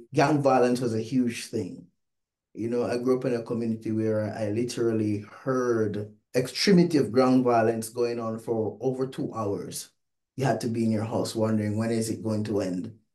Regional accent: Jamaica; I'm from Jamaica. I'm cool, calm, collective.

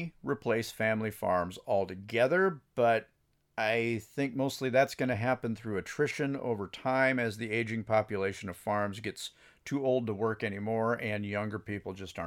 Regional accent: Northern Plains, United States; I mean, even in just my time growing up in the Northern Plains, I saw a lot of family farms sell out to other farmers.

